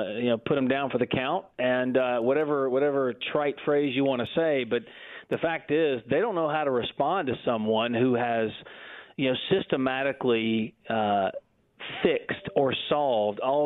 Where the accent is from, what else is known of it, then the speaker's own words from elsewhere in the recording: the South, United States; Well, it might just be also because I'm from the South.